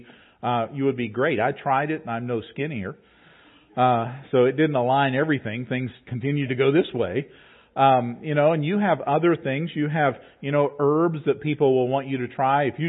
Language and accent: English; West Milford, West Virginia, United States; I grew up in West Milford, West Virginia, and West Milford has all of 300 people.